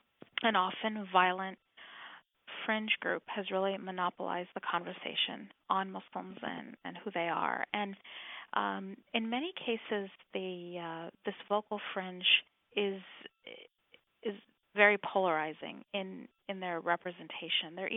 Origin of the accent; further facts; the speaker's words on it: Madison, Wisconsin, United States; also born or lived in Egypt; I was born in Egypt, and I grew up in Madison, Wisconsin, where I attended public school and went to the University of Wisconsin for my education.